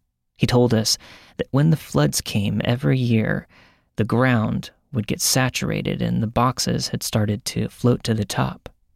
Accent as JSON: {"language": "English", "town": "Kennefic", "region": "Texas", "country": "United States", "tie": "born or raised there", "also_born_or_lived": "Oklahoma", "said": "I was raised in Kennefic, Texas, and that we moved there from Oklahoma in November of 1984."}